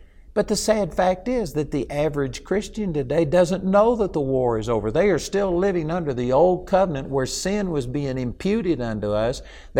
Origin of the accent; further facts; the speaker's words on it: Texas, United States; you know, I'm a Texan, and I do not speak Japanese